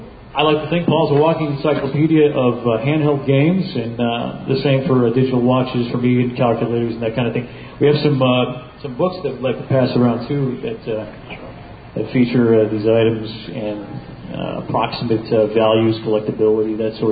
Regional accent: Maine, United States; I'm from Maine. I live in the Bar Harbor area of Maine

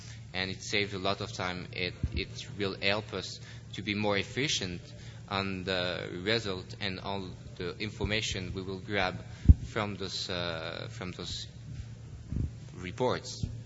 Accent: France; English is a second language; Hi, everyone. As she told you, I'm coming from France.

